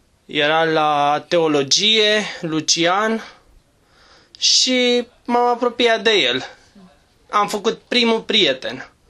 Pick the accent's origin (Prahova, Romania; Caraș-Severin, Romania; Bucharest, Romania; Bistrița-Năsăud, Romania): Prahova, Romania; also born or lived in Ploiești; Sunt născut în Prahova, în Ploiești. Am copilărit undeva în munte până pe la vârsta de 18 ani aproape.